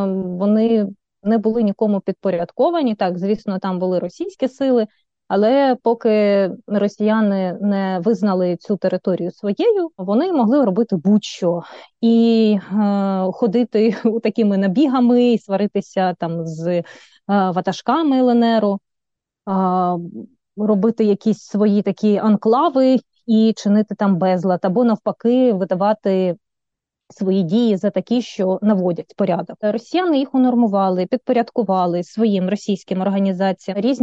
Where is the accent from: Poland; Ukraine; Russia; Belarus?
Ukraine; Stakhanov, Luhansk Oblast; До прикладу, от я сама зі Стаханова, і там цей осередок утворився